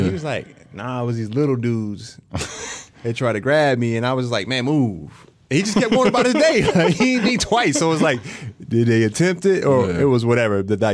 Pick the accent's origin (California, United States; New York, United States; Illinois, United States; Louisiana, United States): Illinois, United States; Springfield; I'm from Springfield, Illinois.